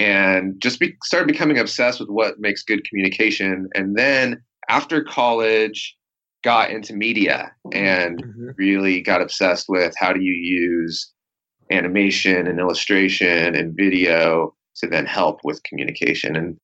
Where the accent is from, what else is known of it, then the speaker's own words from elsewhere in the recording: Federal Way, Washington, United States; also born or lived in Portland, United States; Well, I grew up in the Northwest here. Not in Portland. I was born in Portland, but grew up in Federal Way, Washington, which is a city, sounds like a highway.